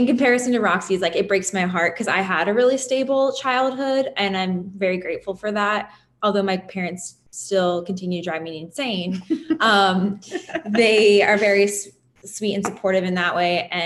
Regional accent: Philadelphia, Pennsylvania, United States; We get along and we grew up in Philadelphia, outside of Philadelphia in a suburb.

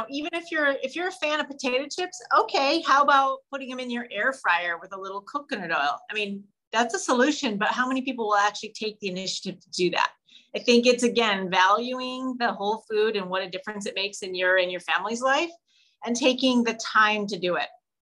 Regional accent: Midwest, United States; and I grew up in the Midwest too. So it's different.

